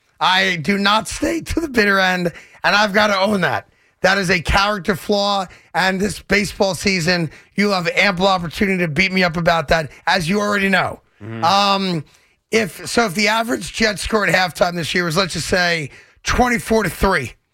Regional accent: New York, United States; I'm from New York. Why am I here?

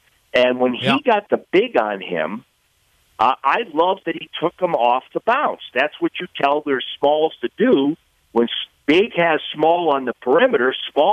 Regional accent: Massachusetts, United States; Of course, I'm from Massachusetts

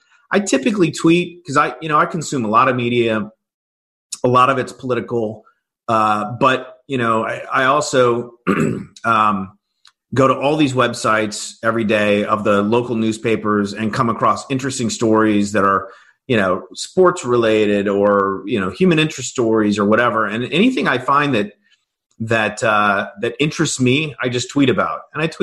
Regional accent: West Coast, United States; now in Chicago, United States; I've lived in Chicago a long time. I grew up on the West Coast, but I consider myself a Midwesterner now. I consider Chicago my home.

